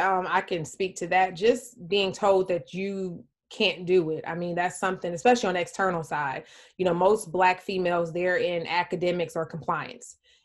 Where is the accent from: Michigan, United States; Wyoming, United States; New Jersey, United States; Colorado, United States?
Michigan, United States; Detroit; well, I'm from Detroit. I'm in the deep South.